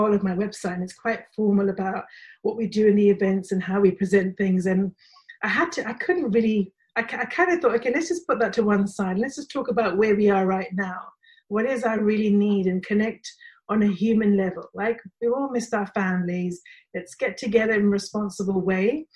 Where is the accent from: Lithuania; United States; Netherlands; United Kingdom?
United Kingdom; and I'm British Muslim.